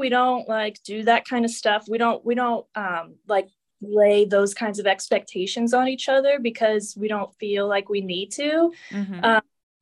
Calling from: Pittsburgh, Pennsylvania, United States; Yes. I'm in Pennsylvania, Pittsburgh.

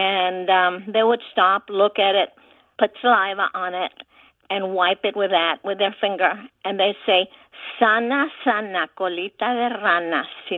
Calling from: Dallas, Texas, United States; I'm calling from Dallas.

